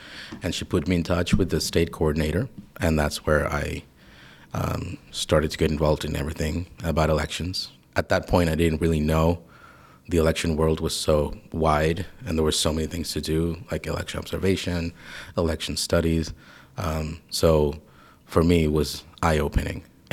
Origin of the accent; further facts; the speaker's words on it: Venezuela; moved away as an adult; now in Buenos Aires, Argentina; I'm originally from Venezuela, and I used to work with a domestic election monitor there called Sumate for about 4 to 5 years. And then I moved to Buenos Aires, Argentina